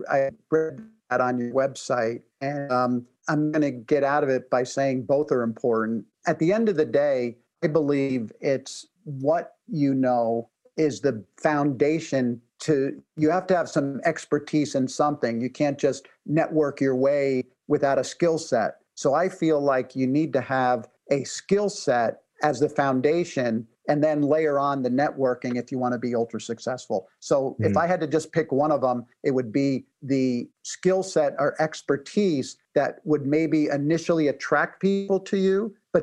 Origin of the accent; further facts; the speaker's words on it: East Coast, United States; now in West Coast, United States; I live on the West Coast now, but I grew up on the East Coast.